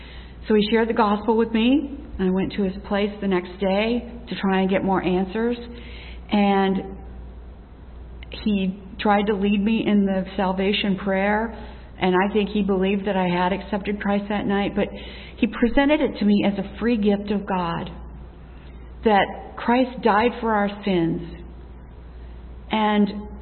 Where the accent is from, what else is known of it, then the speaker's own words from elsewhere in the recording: Dysart, Iowa, United States; I grew up here in Dysart in a home where we went to church every Sunday.